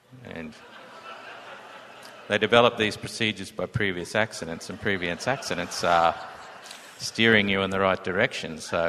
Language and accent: English; Cairns, Queensland, Australia; Cairns, Australia.